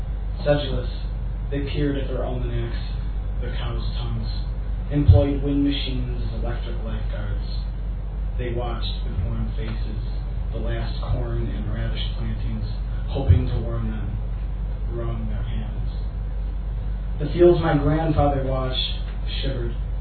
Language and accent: English; United States; I'm an American, obviously, and I've been living in Dublin for the past couple months, taking a semester of Trinity